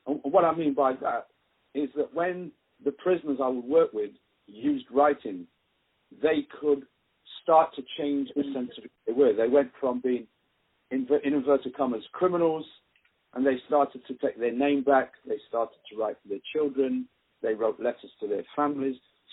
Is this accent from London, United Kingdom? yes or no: no; Nottingham, East Midlands, United Kingdom; I grew up in Nottingham. I was born in 1957